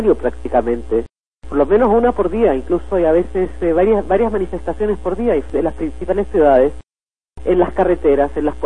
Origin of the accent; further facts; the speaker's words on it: Chile; yo creo que nosotros como chilenos, chilenas, lo conocemos eso muy bien